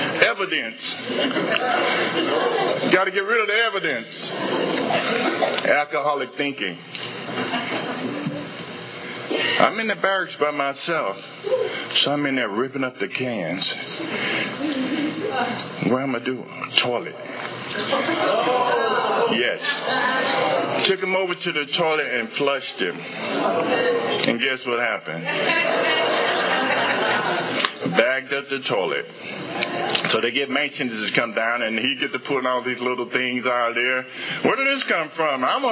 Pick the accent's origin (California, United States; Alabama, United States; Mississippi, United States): Mississippi, United States; I'm a southern boy. Let me tell you, I'm from Mississippi. I'm a southern boy. We don't get too much snow down south.